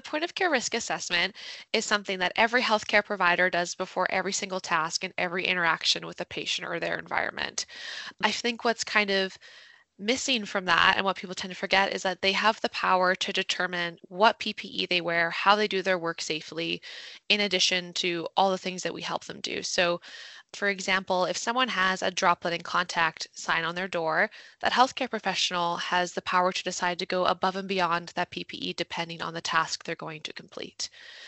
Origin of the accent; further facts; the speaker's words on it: Armstrong, British Columbia, Canada; I kind of grew up in the area as well. So I grew up in Armstrong, went to nursing school in Kamloops, and kind of been putzing around the Okanagan since then.